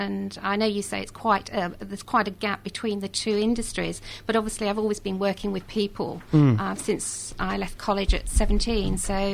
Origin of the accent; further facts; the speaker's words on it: Buxton, East Midlands, United Kingdom; moved away as an adult; So I haven't actually been based back in my hometown of Buxton in Derbyshire for many, many years.